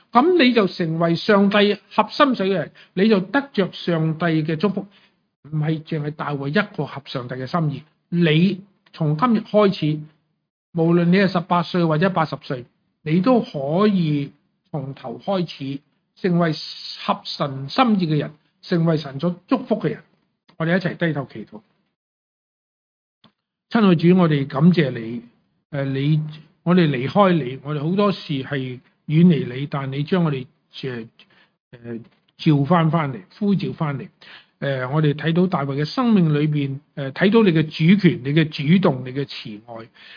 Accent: Hong Kong; moved away as an adult; also born or lived in China; 我喺中国大陆出世，4岁上帝带咗我嚟香港。 我出世嗰阵时系1952年，即系70年前。4岁嚟香港，18岁去咗加拿大，55岁翻翻嚟。

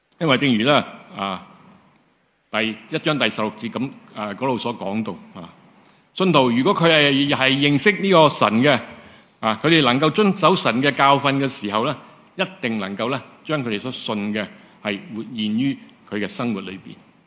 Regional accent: China; 其实我们中国人，我们教导人的时候那个合宜的态度到底是怎样

